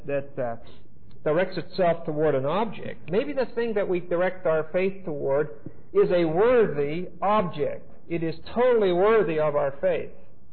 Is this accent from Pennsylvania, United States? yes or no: yes; Pennsylvania, United States; he was from my home state, Pennsylvania